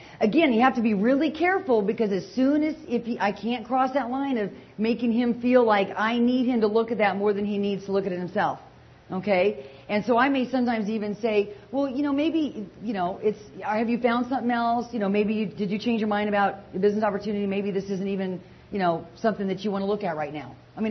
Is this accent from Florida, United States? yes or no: no; Arizona, United States; Okay, I know it's toasty because I'm from Arizona and I love it when it's 100 and I'm warm.